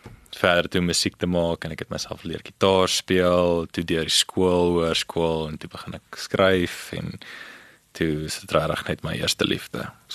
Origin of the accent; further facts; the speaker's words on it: Paarl, Western Cape, South Africa; So ek is gebore in die Parel, my hele lewe lank daar groot geword.